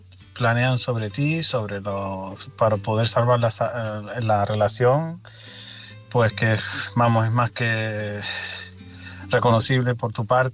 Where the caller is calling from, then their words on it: Tenerife, Canary Islands, Spain; de Tenerife.